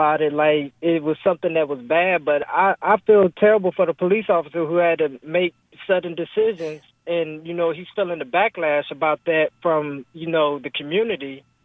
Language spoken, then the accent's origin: English; the South, United States; I'm a young black male, and I grew up in the South.